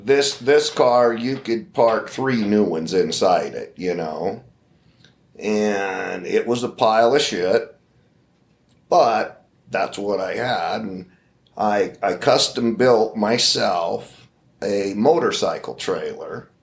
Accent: Cedar City, Utah, United States; You know, I grew up right here in Cedar City, Utah. Come from a ranching family. Had very little money.

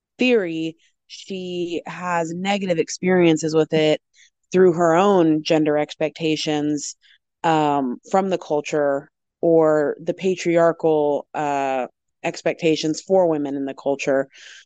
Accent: Houston, Texas, United States; And then a little bit about my background is I have was born and raised in Houston, Texas. My mother is a Mexican woman.

